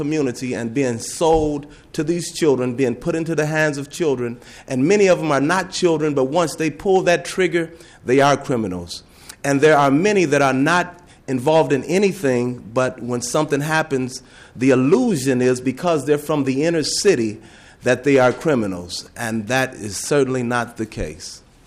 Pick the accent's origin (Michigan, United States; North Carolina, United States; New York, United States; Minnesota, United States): Minnesota, United States; Minneapolis; I grew up in Minneapolis. I've been a resident of Minneapolis for over 50 years and quite a few years over 50. And I had the privilege of playing on the streets.